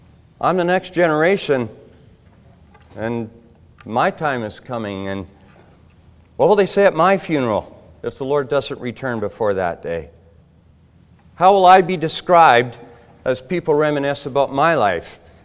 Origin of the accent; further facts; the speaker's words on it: Burnaby, British Columbia, Canada; also born or lived in New Brunswick; I'm from the area here. I grew up in Burnaby, and my wife was from Sumas Prairie. We got married. We lived here.